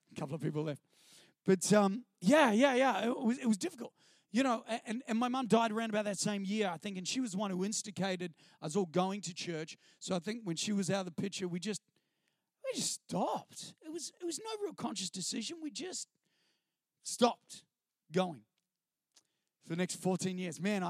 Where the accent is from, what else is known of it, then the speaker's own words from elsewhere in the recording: Christchurch, Canterbury, New Zealand; I'll tell you some of my story. I grew up in Christchurch, New Zealand.